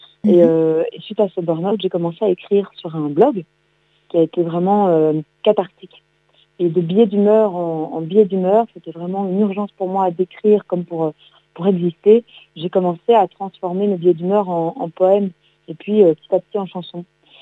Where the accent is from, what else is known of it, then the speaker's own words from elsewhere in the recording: Belgium; Puis je suis belge, basée entre Bruxelles et Paris